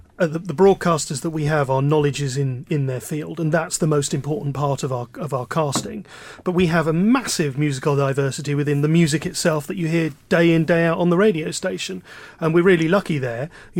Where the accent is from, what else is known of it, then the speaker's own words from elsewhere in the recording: South East England, United Kingdom; I'm from Surrey. I'm a Surrey boy.